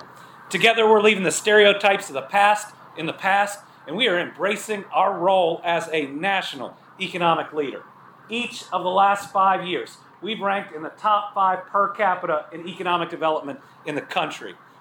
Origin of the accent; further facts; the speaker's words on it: Kentucky, United States; And when tornadoes hit not once but twice in areas very close to my hometown, he sent everything in that direction.